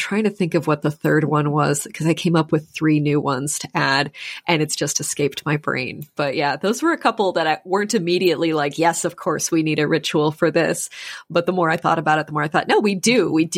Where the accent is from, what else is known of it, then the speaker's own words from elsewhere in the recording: Minnesota, United States; especially I grew up in Minnesota and there is a cultural thing there with like not wanting to be a bother to people